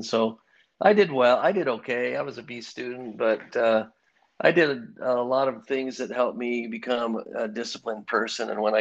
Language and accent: English; Ames, Iowa, United States; So, yeah, you can't grow up in Iowa. I grew up in Ames, Iowa, and not wrestle.